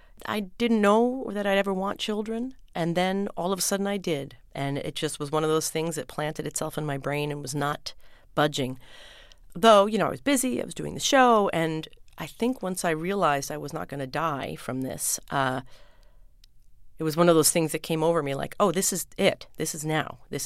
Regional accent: West Islip, New York, United States; Well, I grew up on the South Shore originally, down in West Islip.

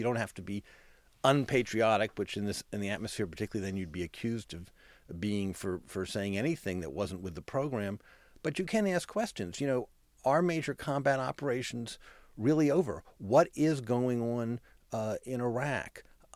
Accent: Washington, District of Columbia, United States; And I grew up in Washington, not in a political family, during the Kennedy and Johnson years

